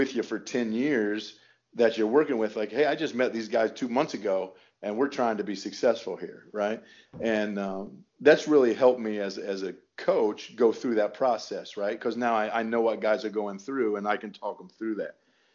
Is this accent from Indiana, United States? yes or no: yes; Indiana, United States; you're growing up in Indiana, right?